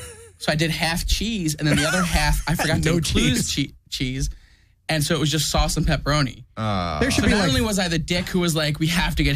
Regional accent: Philadelphia, Pennsylvania, United States; now in Los Angeles, United States; Oh, yeah. I'm from Philly. I've never had a cheesesteak. I've never had a Philly cheesesteak.

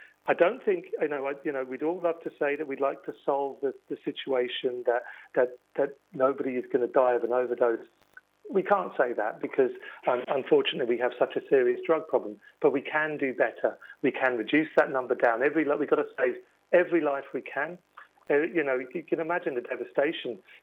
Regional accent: London, United Kingdom; now in Dublin, Ireland; I'm from London originally, Tony, and London Irish background, and I've lived and worked in Dublin for 16 years

